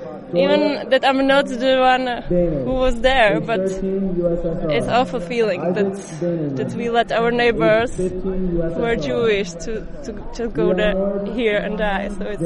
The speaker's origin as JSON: {"language": "English", "country": "Czechia", "second_language": "English", "said": "I'm from Czech Republic, former Czechoslovakia."}